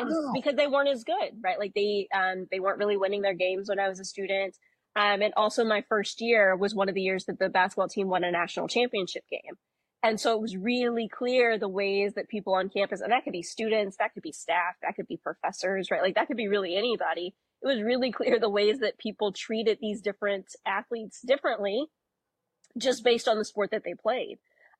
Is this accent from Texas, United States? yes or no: no; Greensboro, North Carolina, United States; living in North Carolina, growing up around Duke, UNC, State, Wake Forest. Oh. I grew up in Greensboro, so the ACC played there every year.